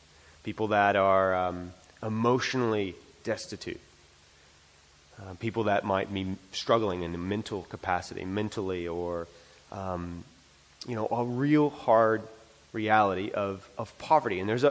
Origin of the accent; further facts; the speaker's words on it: United States; I, as an American, want to say loud and clear that the only Savior of our world has always been Jesus.